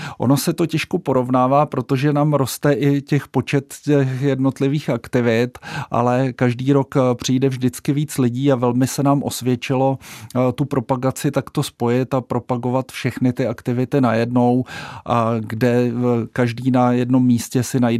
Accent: Příbram, Central Bohemian Region, Czechia; protože jsem z Příbrami a na kterou se velmi těším

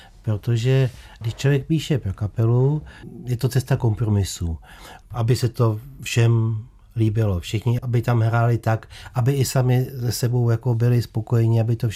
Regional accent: Kladno, Central Bohemian Region, Czechia; Já jsem z Kladna, ale moje babička z tátovy strany, maminka jeho, byla sudetská Němka od Rumburka.

